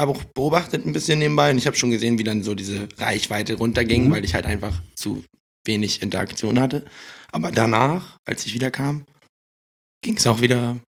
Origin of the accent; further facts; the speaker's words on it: Neumünster, Schleswig-Holstein, Germany; So Richtung Nordfriesland hoch, also zwischen Kiel und Hamburg.